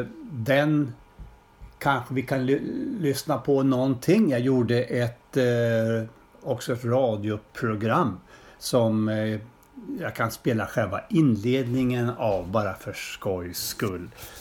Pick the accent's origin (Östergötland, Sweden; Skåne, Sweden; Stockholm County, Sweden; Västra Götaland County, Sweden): Östergötland, Sweden; Vadstena; now in Linköping, Sweden; född och uppvuxen i Vadstena-trakten. Och efter ett antal år utanför länet, nu tillbaka igen. Den här gången bosatt i Linköping, där jag jobbar som gymnastiklärare.